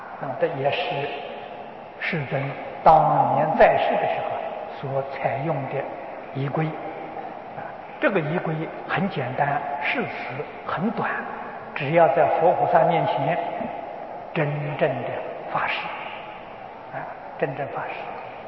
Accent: China; 阿舍离是印度话， 意思就是说他的言行可以做我的榜样啊，我们中国人翻为规范师啊

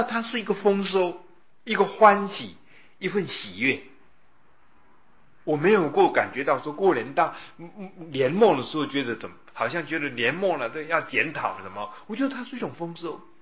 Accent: Yilan County, Taiwan; 我说我呢是在乡下长大的，在宜兰的乡下，我家住的地方呢都是果园

